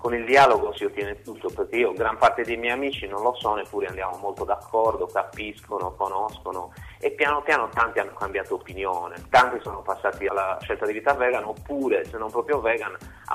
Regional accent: Sassari, Sardinia, Italy; Sono di Sassari, vicino Sassari.

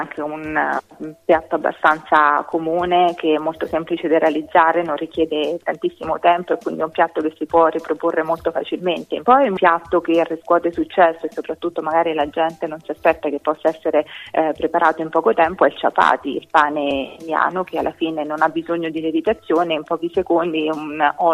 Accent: Marche, Italy; Io sono marchigiana.

